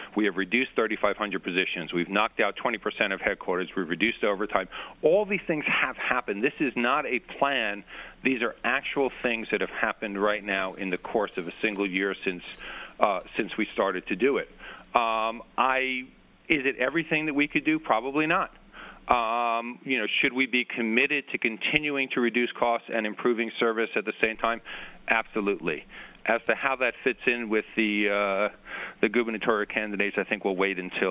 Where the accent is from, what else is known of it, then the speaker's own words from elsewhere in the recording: Rockaway, New York, United States; I probably should point out here that I grew up in the Rockaways.